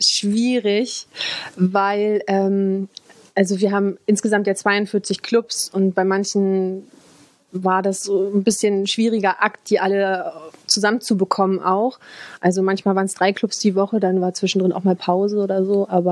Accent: Berlin, Germany; ich bin Berliner Fotografin, also ich bin freie Fotografin

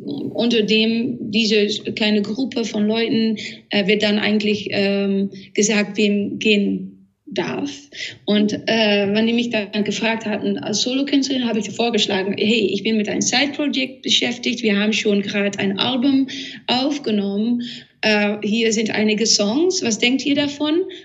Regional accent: Overijssel, Netherlands; born there; German is a second language; so ein Vogel, die viel vorkommt, so in wo ich geboren bin, so neben die Grenze eigentlich, in der Nähe von Enschede.

